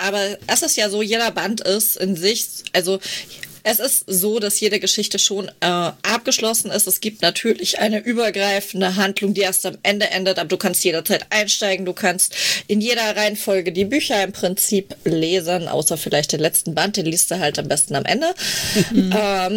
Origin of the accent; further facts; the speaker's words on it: Bavaria, Germany; Ich bin aus der Nürnberger Region, Autorin, Lektorin, Schreibcoach und Dienstleisterin für Self-Publisher